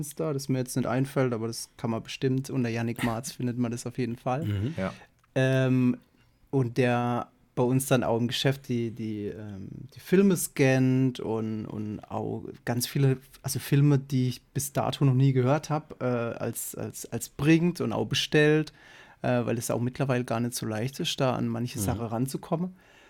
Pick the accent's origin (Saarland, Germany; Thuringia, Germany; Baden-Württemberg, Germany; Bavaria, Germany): Baden-Württemberg, Germany; Offenburg; Also ich bin hier in Offenburg geboren. Das ist so am Fuße des Schwarzwalds. Und in dieser Rheinebene bin ich im Prinzip eigentlich mein Leben lang geblieben.